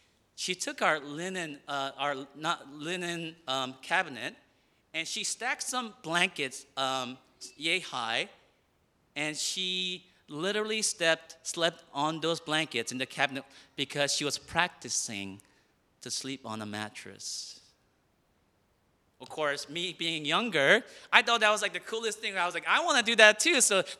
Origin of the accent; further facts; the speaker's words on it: South Korea; growing up in Korea, we had heard stories and rumors of how awesome America was.